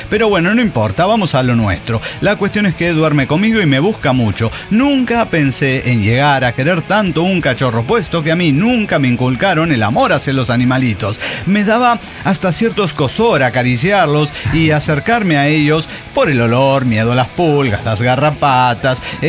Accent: Jalisco, Mexico; soy originario de los Altos de Jalisco.

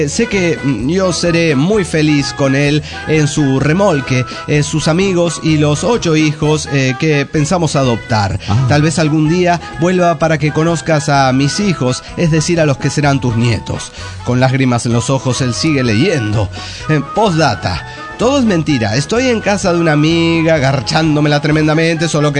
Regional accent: Huaraz, Ancash, Peru; de Huaraz, Perú.

